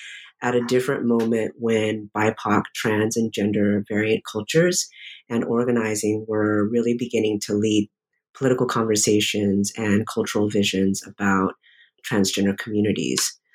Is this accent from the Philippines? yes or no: no; Deep South, United States; also born or lived in Alabama / Texas / Louisiana / California; My racial, gender, and sexual awareness have been deeply shaped by my childhood experiences growing up in the Deep South, Alabama, Texas, Louisiana, in the late 1970s and early 1980s, and then Southern California in the late 1980s.